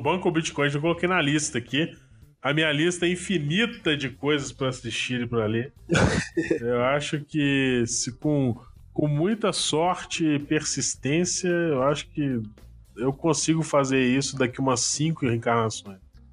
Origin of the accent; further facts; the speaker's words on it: Minas Gerais, Brazil; como bom cabreiro, né, porque eu sou de Minas